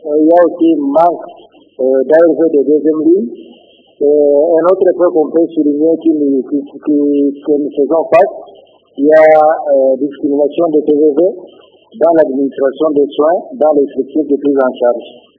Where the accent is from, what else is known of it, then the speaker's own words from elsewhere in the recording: Bukavu, South Kivu, DR Congo; ici chez nous à Bukavu